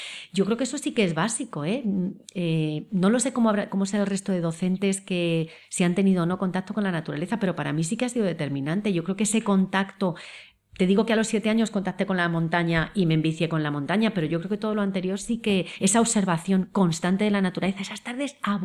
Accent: Madrid, Community of Madrid, Spain; also born or lived in Villalba; Yo que soy de Madrid, mis padres son de Madrid, mis abuelos eran de Madrid.

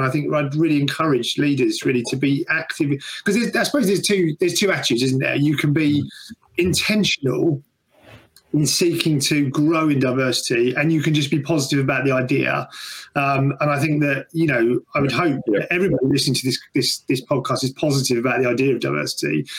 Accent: London, United Kingdom; I mean, you know, I'm English. I've lived inside the M25 my whole life.

